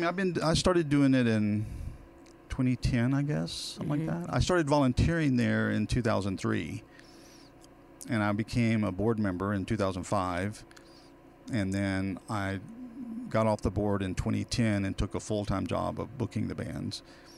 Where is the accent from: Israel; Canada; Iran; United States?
Canada; Victoria, British Columbia; I grew up in Victoria, so I have a lot of friends and family that live out of town